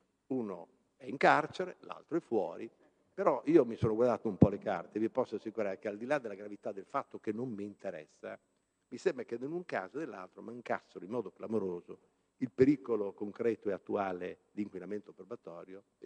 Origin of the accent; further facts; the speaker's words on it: Bologna, Emilia-Romagna, Italy; io sono di Bologna, si parla ogni tanto della Dozza